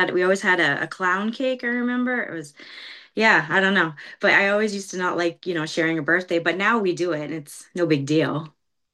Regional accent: Derby Line, Vermont, United States; We grew up in Derby Line, then we moved to Derby.

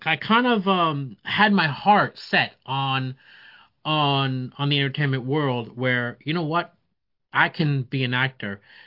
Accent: India; I had to do it in a Indian accent. Because, you know, I'm Indian

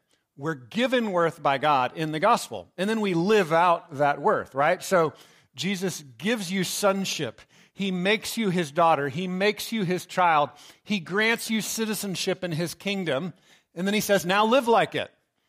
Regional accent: Texas, United States; And I joke, I am proud to be Texan. I love that I grew up in Texas, right?

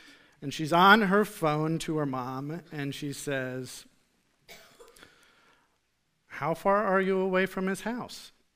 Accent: East Galesburg, Illinois, United States; I come from the Midwest. I come from a little town called East Galesburg, not even a town, it was a village, that had a population of about 270 people, technically.

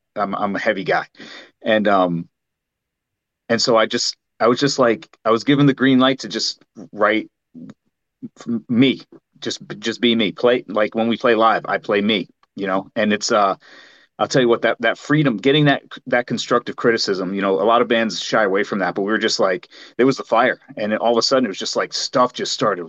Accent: New England, United States; I'm from the New England area originally, and I grew up Catholic

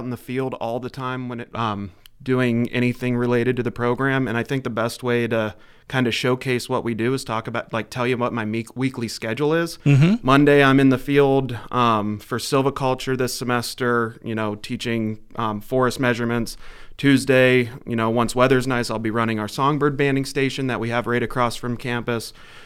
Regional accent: Mount Jewett, Pennsylvania, United States; now in Ridgway, United States; I'm originally from Mount Jewett, Pennsylvania, but currently reside in Ridgeway, PA

